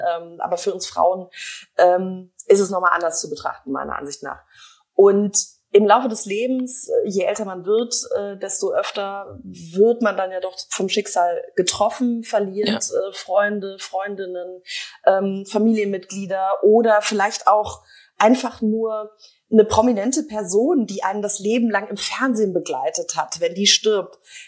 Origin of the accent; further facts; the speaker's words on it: Bavaria, Germany; Ich bin in Bayern groß geworden. Das ist ja ein sehr konservatives Bundesland.